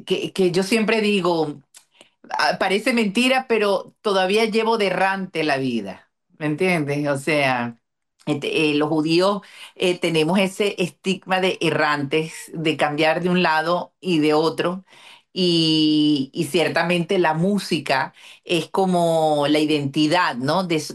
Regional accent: Venezuela; en Venezuela, en la época más joven, yo recuerdo

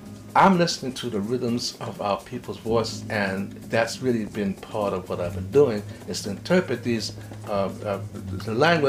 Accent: Bronx, New York, United States; I was raised in the South Bronx.

